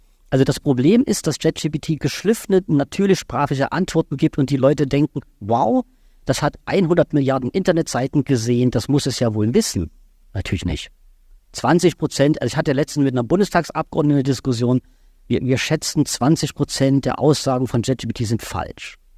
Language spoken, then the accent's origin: German; Baden-Württemberg, Germany; ich komme aus Baden-Württemberg und da durften wir zwei Semester nicht an den Universitäten erscheinen